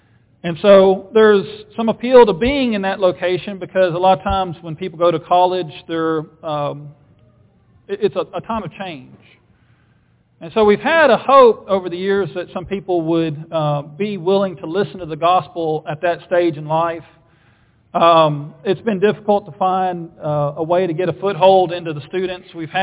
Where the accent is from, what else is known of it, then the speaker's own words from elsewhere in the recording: Nashville, Tennessee, United States; But that's where I was born and raised, was in the Nashville area.